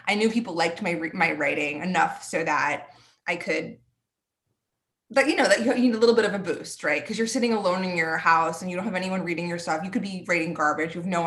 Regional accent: New York, United States; also born or lived in New Jersey; now in North Florida, United States; I grew up in New York and New Jersey, but now I live in North Florida.

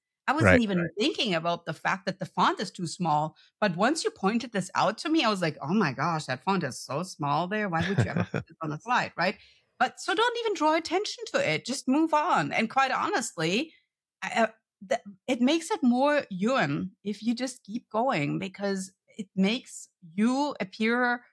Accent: Germany; English is a second language; moved away; And all this in a foreign language, right? I mean, I came from Germany.

